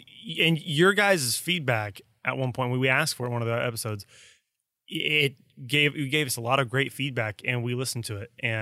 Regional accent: Midwest, United States; Well, I'm from the Midwest, so we don't have an accent. That's what people tell us.

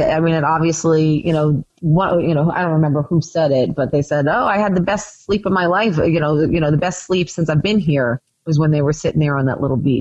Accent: New York, United States; I'm from Long Island and I totally understand

